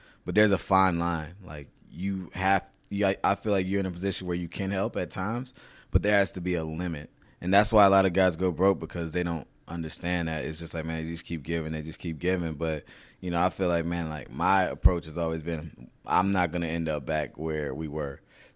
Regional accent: Virginia, United States; I'm from Virginia, so not too far of a drive from Baltimore.

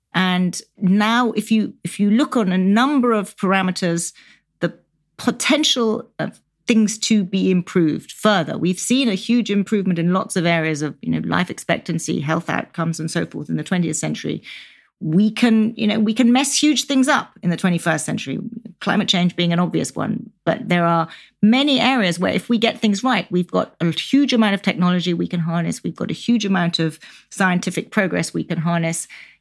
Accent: West Midlands, United Kingdom; I grew up in Shropshire, which is a very rural part of England, on a farm kind of in the middle of nowhere.

